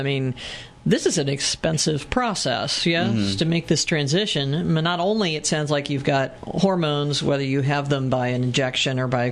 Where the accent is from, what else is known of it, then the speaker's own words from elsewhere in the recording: Bristol, Virginia, United States; I grew up in Bristol, Virginia, and it would have been a very different scene, I think.